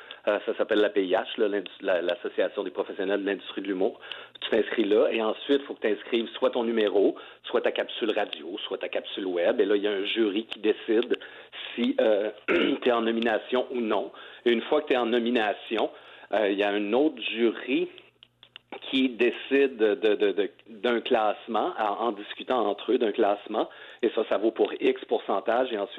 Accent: Quebec, Canada; oublie pas que je viens de Charlevoix, Robert.

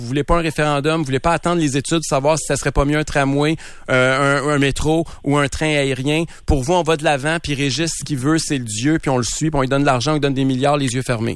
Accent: Quebec, Canada; Il y a quelque chose là-dedans d'un peu humiliant en tant que Québécois d'entendre ça aujourd'hui.

